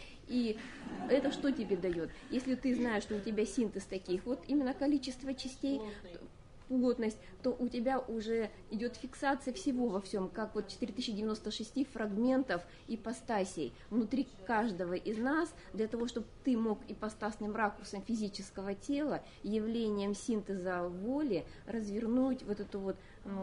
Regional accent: Astana, Kazakhstan; я в столице живу, я родилась и выросла в Астане. И в процессе развития самой столицы участвовала с первых дней своего рождения.

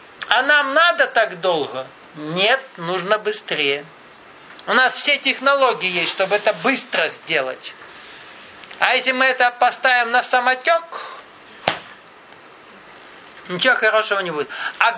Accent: Krasnodar Krai, Russia; Ой, я только краснодарский казак и никогда ростовским не стану.

